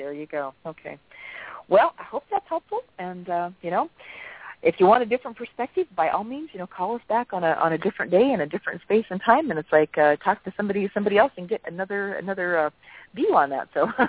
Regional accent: Hawaii, United States; born there; I was born in Oahu, so I understand that, yeah.

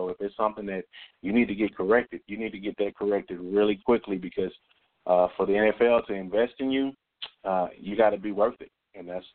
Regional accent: Arkansas, United States; Well, I mean, I'm from Arkansas. So, you know, I'm kind of partial to Arkansas.

